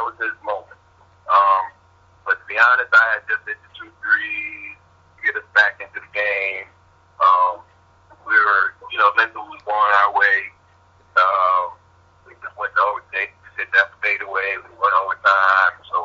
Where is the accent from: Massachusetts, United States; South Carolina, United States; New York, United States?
New York, United States; Syracuse; I'm from Syracuse, I got the skinny kid, I got the skinny white kid, too.